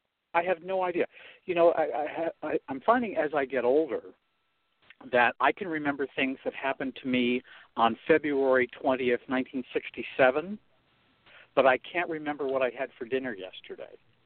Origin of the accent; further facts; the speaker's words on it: Randolph, New Jersey, United States; also born or lived in Minneapolis, Minnesota; I grew up in suburban New Jersey, Morris County, New Jersey, in a little town called Randolph, and had a lovely childhood there.